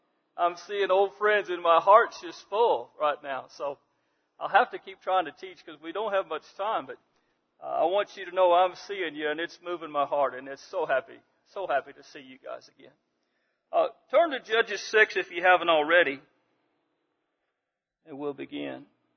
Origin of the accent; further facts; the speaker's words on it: Centralia, United States; I'm from Centralia.